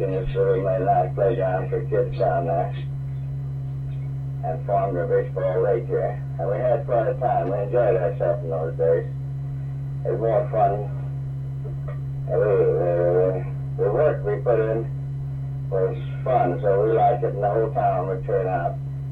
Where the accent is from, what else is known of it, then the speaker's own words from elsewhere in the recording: Albuquerque, New Mexico, United States; born there; moved away as an adult; now in Fairbanks, United States; I was born in 1885 in Albuquerque, New Mexico.